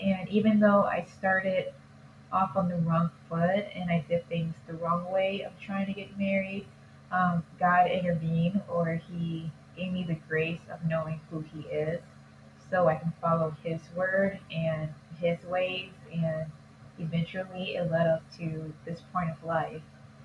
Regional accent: Illinois, United States; I'm from Illinois. I was born and raised here in Illinois. I love Illinois.

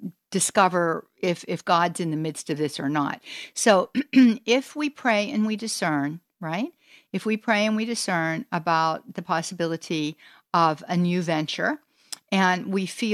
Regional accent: Florida, United States; See, I'm from Pinellas County. And I am from the east side of Pinellas County

